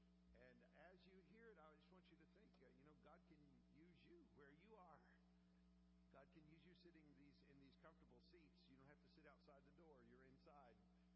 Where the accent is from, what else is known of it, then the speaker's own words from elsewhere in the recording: Sikeston, Missouri, United States; We come from the same part of the country. I'm from Sykeston, Missouri.